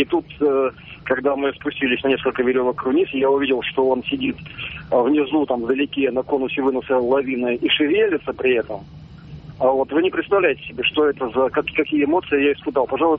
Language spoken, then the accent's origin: Russian; Saint Petersburg, Russia; я из Петербурга.